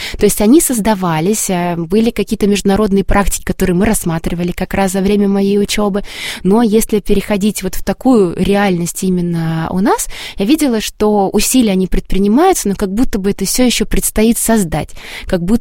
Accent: Volgograd, Volgograd Oblast, Russia; Я действительно родилась в Волгограде, я тоже жила рядом с прекрасным водным объектом, рекой Волгой

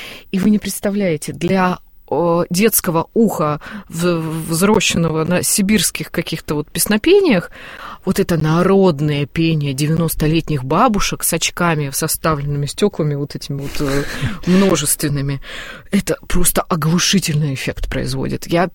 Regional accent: Krasnoyarsk, Krasnoyarsk Krai, Russia; Мы из Красноярска с родителями

